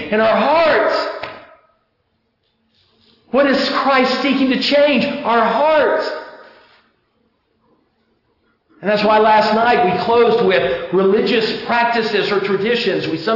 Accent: Mississippi, United States; Up here, if we blow the horn, I'm from Mississippi. In the deep south, you blow your horn, that's rude.

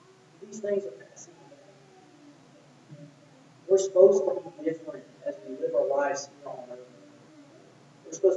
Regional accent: Owensboro, Kentucky, United States; Where are you from? I'm always Owensboro, Kentucky.

